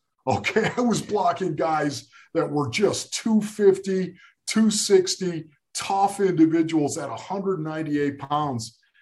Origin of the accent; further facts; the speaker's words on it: Buffalo, New York, United States; I'm just saying, growing up in Buffalo, New York, the juice, of course, I thought I was O.J. Simpson.